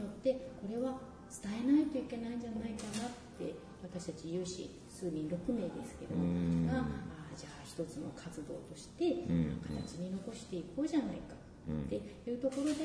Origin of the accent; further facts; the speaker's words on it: Nagasaki, Japan; 私は長崎に生まれ育ち、